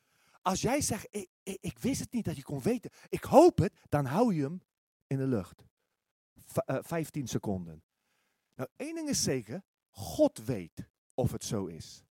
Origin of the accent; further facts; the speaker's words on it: Netherlands; Weet je, en toch, als Nederlanders zeggen we dat misschien niet, maar wij denken ook vaak zo.